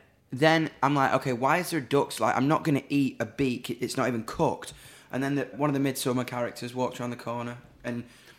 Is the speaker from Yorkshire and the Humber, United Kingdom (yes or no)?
yes; Doncaster, Yorkshire and the Humber, United Kingdom; But I'm from Donny, man.